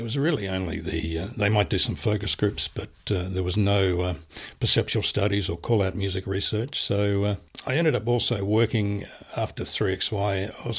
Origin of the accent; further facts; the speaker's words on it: Hobart, Tasmania, Australia; I was born in Hobart and went to school and lived on the eastern shore in Hobart and lived at a suburb called Howrah.